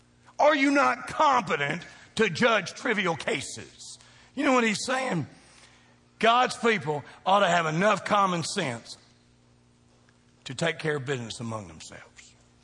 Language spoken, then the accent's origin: English; Kentucky, United States; I'm a boy from Kentucky who wears boots, who likes stuff fried.